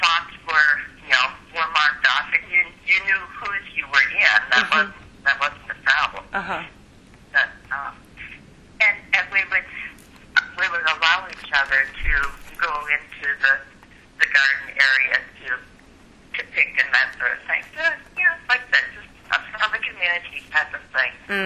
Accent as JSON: {"language": "English", "region": "South Dakota", "country": "United States", "tie": "born or raised there", "said": "And here, you know, in South Dakota, the soil was not quite similar to what it is there."}